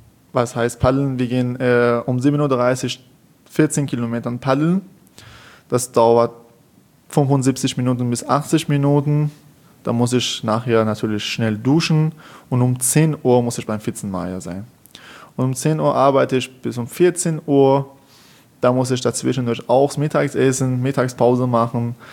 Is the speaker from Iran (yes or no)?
yes; Iran; German is a second language; in meinem Staat, in meinem Heimat in Iran